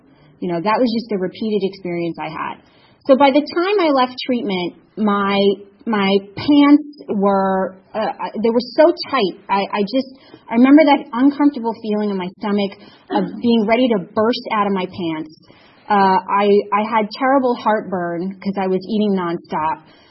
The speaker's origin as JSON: {"language": "English", "region": "New York", "country": "United States", "moved": "yes", "said": "And I'm from New York originally, if you couldn't tell."}